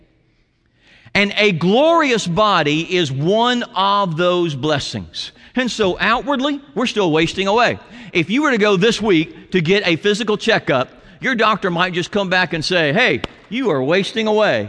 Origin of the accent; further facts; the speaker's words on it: Columbia, United States; now in Sugar Land, United States; late Saturday night we drive down to Columbia, my hometown.